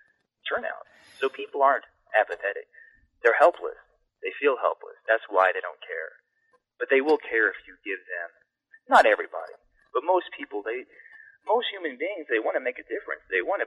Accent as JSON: {"language": "English", "region": "Alabama", "country": "United States", "tie": "born or raised there", "said": "I was an only child growing up in Alabama"}